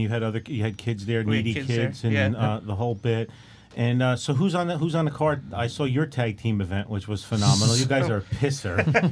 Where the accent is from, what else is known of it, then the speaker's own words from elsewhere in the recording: Newark, New Jersey, United States; Or when I was a kid growing up in Newark, we said wrestling.